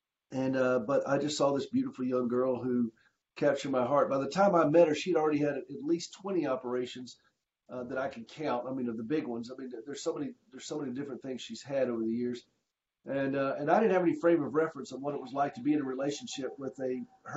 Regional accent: Nigeria; I'm Nigerian, Dave. I'm Nigerian

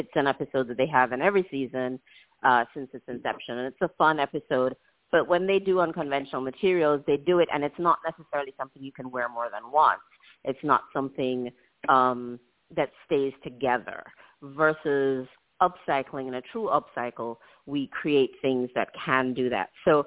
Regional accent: Jamaica; moved away as an adult; So I'm from Jamaica, the island, not the town in New York or in Queens. I'm from Jamaica

